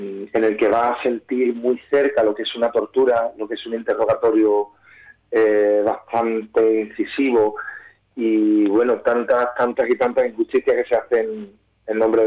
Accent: San Fernando, Andalusia, Spain; esté por fin en mi tierra, en San Fernando, y poder estar con mi gente

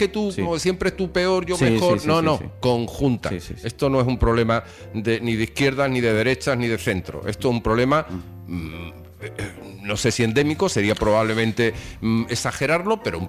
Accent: Spain; Y yo, como español y como ciudadano, lo tengo que decir.

